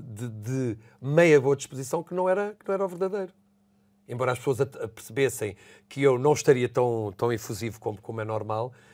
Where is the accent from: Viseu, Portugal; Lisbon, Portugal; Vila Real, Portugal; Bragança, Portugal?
Lisbon, Portugal; Buraca; born there; Uma casa com um quintalinho. Foi onde eu nasci, na Buraca